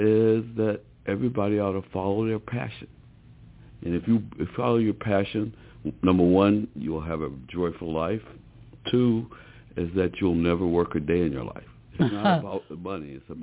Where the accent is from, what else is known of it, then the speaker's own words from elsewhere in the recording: Providence, Rhode Island, United States; born there; Well, I was born in Providence.